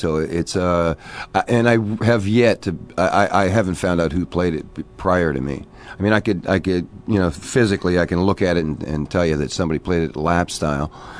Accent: Toronto, Ontario, Canada; they were actually performing in Toronto, which is my hometown, Toronto, Ontario, Canada

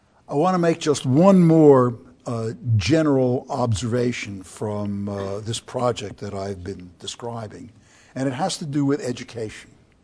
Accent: United States; It's interesting to me as an American that the U.S., which prides itself on rags-to-riches stories, provides the least upward mobility of these countries.

